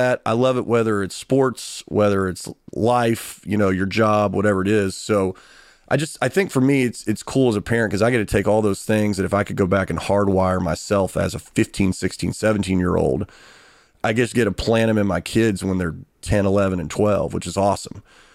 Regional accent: Kentucky, United States; You know, I'm from Kentucky. You know, we don't have a pro team.

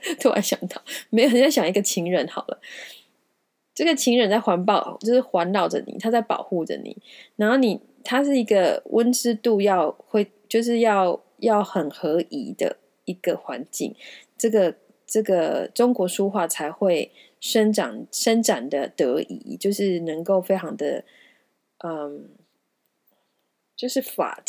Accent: Taiwan; now in United States; 我真是身为一个台湾人，也是 I'm so proud of you guys.

